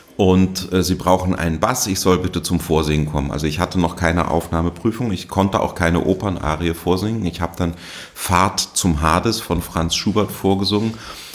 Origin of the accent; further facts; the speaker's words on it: Lörrach, Baden-Württemberg, Germany; ich bin ja in Lörrach an der Schweizer Grenze aufgewachsen, war in Basel im Knabenchor zweimal die Woche